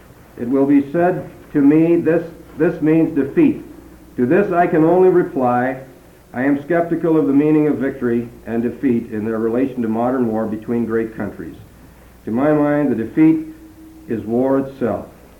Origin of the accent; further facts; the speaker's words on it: United States; I regret as an American and as a Christian that these things were done.